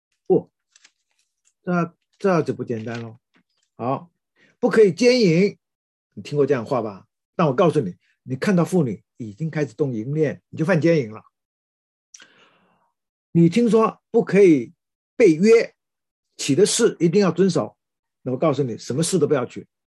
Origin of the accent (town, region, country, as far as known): China